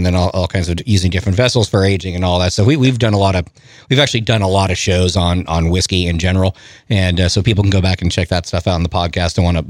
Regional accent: California, United States; I grew up in California

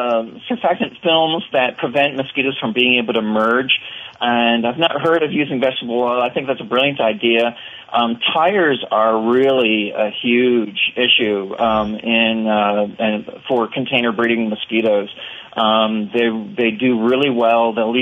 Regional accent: Pennsylvania, United States; I know as a child, you know, growing up in the Poconos of Pennsylvania, I welted up really, really bad.

